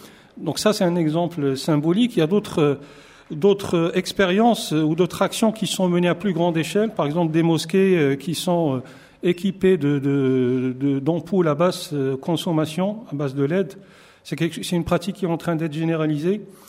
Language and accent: French; Morocco; je peux prendre mon pays d'origine, qui est le Maroc